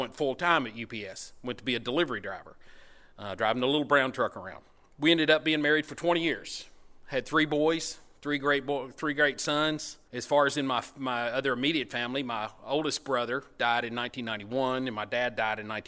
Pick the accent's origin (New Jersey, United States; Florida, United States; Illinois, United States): Florida, United States; now in Kentucky, United States; when I was a kid, I grew up in Florida. I was born in Florida. We moved here in 76.